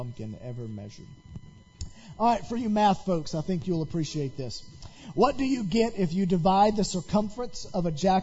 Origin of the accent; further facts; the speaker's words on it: Nashville, Tennessee, United States; moved away; also born or lived in Florida; In all the places that we've lived, from middle south of Florida to being born and raised in Nashville, I've never experienced an area that loves it some Halloween like Northeast Ohio